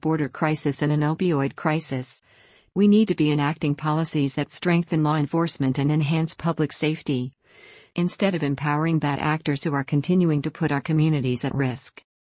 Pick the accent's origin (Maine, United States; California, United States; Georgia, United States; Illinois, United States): Georgia, United States; Just last week in my home state of Georgia